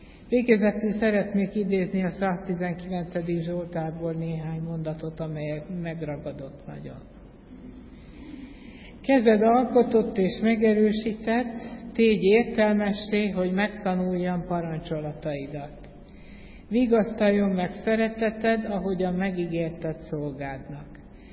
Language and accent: Hungarian; Budapest, Hungary; born there; 57 éve születtem Budapesten, 20 éve lakom itt a kerületben.